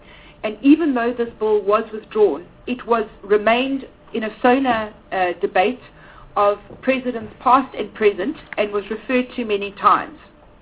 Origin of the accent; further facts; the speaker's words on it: South Africa; we forget that we belong to the Parliament of South Africa and that we are first and foremost South Africans.